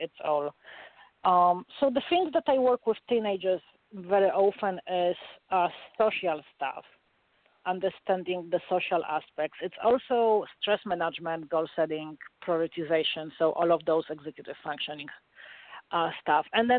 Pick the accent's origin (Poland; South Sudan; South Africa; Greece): Poland; English is a second language; now in United States; I'm Polish. I grew up in Poland, although I live in States